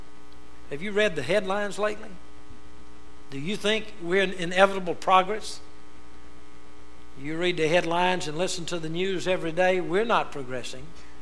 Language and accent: English; United States; I thank God that I was raised in America. I thank God that I was raised in a Christian home.